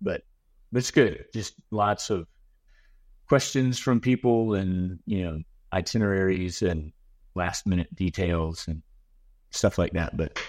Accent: North Carolina, United States; the foreign missions program at the church where I grew up in North Carolina started

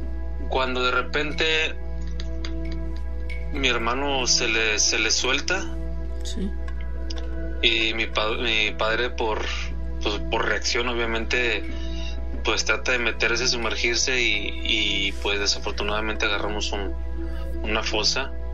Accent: Tampico, Tamaulipas, Mexico; soy de Tampico, Tamaulipas.

